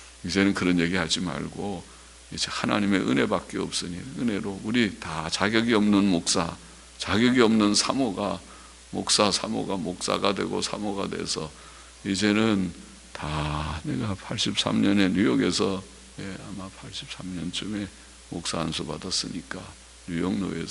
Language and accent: Korean; Busan, South Korea; born there; accent: Gyeongsang dialect; 우리 경상도 저는 부산에서 태어나서 경상도 사투리 조금 하는데